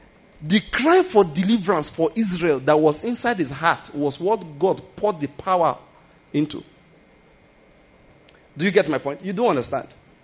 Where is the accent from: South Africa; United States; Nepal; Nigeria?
Nigeria; because I'm a Nigerian preacher. No, Nigerian preacher.